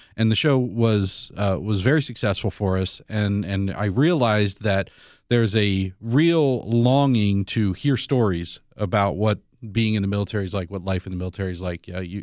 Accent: Tucson, Arizona, United States; I came here from Tucson, Arizona. I was running a station down there

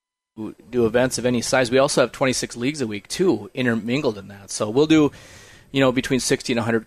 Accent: Coon Rapids, Minnesota, United States; And I'm not only from Coon Rapids, I met my wife at Coon Rapids High School. So Coon Rapids has been very good to me.

